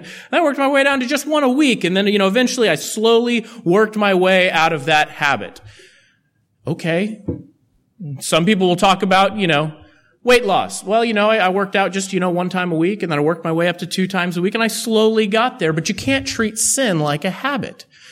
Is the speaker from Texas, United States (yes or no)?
yes; Texas, United States; Now, I'm from Texas, the home of Bluebell, the home of Dr. Pepper, the home of all things good and pure.